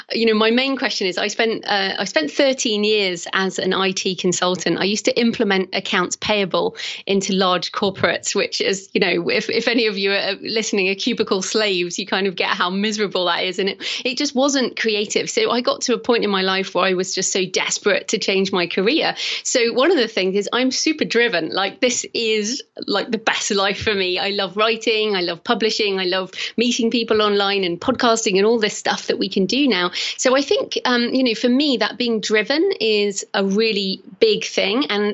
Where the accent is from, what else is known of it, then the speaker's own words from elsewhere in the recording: South West England, United Kingdom; accent: South West England; now in Bath, United Kingdom; because I'm in Bath in England, in case people are wondering where my accent is from, which is in the Southwest.